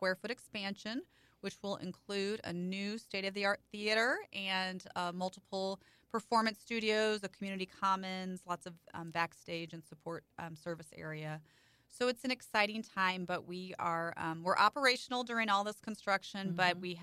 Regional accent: Washington, Missouri, United States; I grew up in Washington, Missouri, so Washmo, affectionately known as, so just an hour west of here

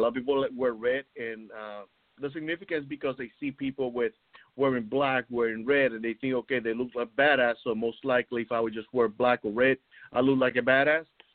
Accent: Puerto Rico; moved away as an adult; also born or lived in Brooklyn; Actually, I was born in Brooklyn and raised in Puerto Rico. So I lived in Puerto Rico from the age of 3 all the way up to I was 23 when I joined the military.

